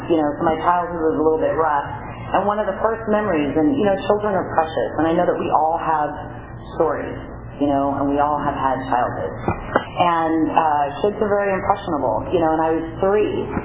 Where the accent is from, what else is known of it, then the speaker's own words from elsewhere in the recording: Bass Lake, California, United States; also born or lived in Fresno; What it was like was when I grew up in Bass Lake, actually I was born in Fresno, and ended up in Bass Lake when I was, I don't know, maybe, you know, six or so, I was pretty young.